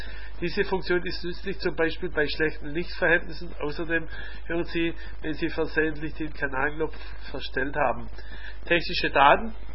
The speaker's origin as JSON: {"language": "German", "region": "Baden-Württemberg", "country": "Germany", "accent": "Swabian", "said": "Ich hoffe, dass nicht an meinem schwäbischen Akzent liegt."}